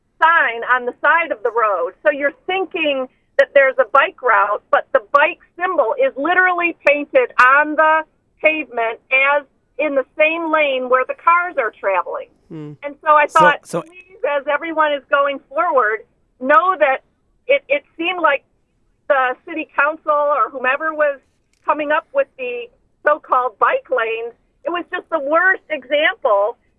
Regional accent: Michigan, United States; In my hometown in Michigan

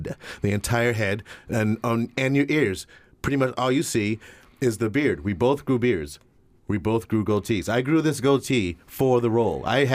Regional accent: Tennessee, United States; I'm from Tennessee, and I've been doing corn, and I got this nice little redneck.

